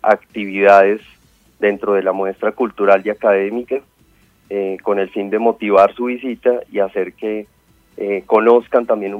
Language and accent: Spanish; Colombia; hace parte de la identidad y de lo que somos como colombianos.